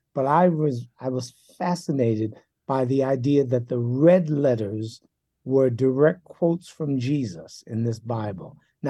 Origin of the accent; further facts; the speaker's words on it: Bronx, New York, United States; also born or lived in Manhattan; I grew up in the Bronx, New York, born in Manhattan, but when I was a toddler, we moved to a housing project in the Bronx, New York, and there I spent my formative years.